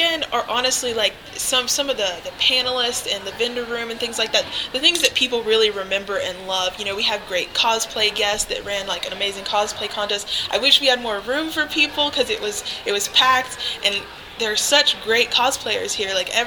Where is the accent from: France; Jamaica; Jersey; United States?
United States; Alabama; Well, I grew up in Alabama, and I live in Georgia, so there's never been this amount of snow